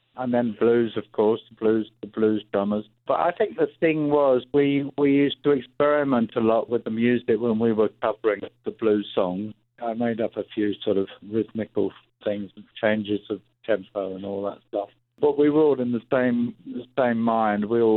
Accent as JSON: {"language": "English", "country": "United Kingdom", "lives_now": "France", "said": "Yeah, I live in France. So, yeah, I don't know whether I'm even a Brit anymore."}